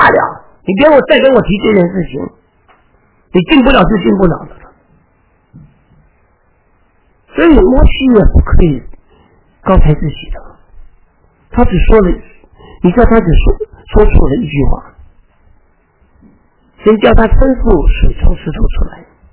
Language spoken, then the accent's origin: Chinese; Hong Kong; moved away; 你知道我那个我从香港过来的嘛，啊，我1964年就过来，我来了已经54年了